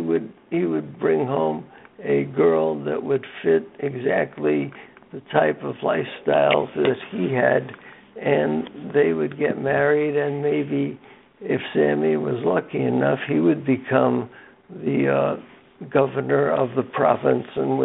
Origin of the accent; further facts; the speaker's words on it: Bronx, New York, United States; as I grew up in the South Bronx also, he lived on the floor. He and his twin brother lived on the floor below me. And when I moved in there at 5 years old